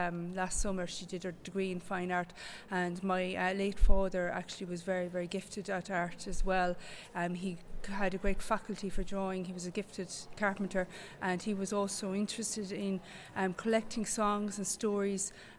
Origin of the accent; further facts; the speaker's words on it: Galway, Connacht, Ireland; I grew up in Galway City.